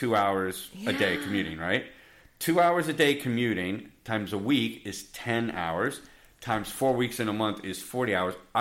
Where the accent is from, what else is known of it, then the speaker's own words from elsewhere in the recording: Rhinebeck, New York, United States; now in Westchester, United States; Yeah, I live in Westchester. I'm trying to move here. I grew up in Rhinebeck.